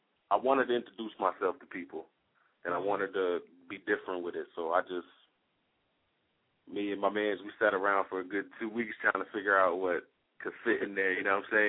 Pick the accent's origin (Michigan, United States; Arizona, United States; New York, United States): New York, United States; Schenectady; I am from Schenectady, New York.